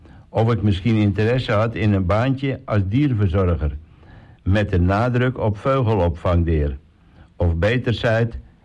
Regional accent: Blokker, North Holland, Netherlands; Ik kom uit Horen en ik ben opgegroeid in Blokker.

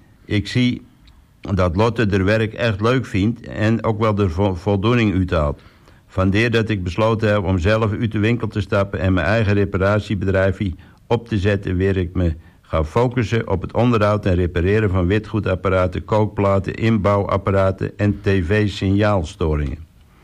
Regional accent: Den Burg, North Holland, Netherlands; Ik ben een echte Tesselaar en ik kom uit de Burg. En de geboortedag is 18 november 1985. Hier ben ik opgegroeid met mijn vader Paul, mijn moeder Diane en mijn zusje Marjolein.

